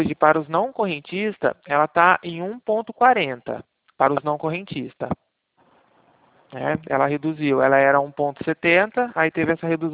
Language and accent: Portuguese; Maringá, Paraná, Brazil; Olha, eu sou natural de Maringá, mas eu tô morando no interior de São Paulo agora.